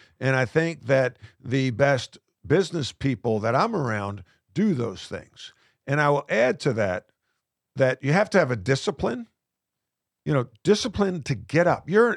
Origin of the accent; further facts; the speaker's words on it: New York, United States; Because I'm Irish Catholic from New York.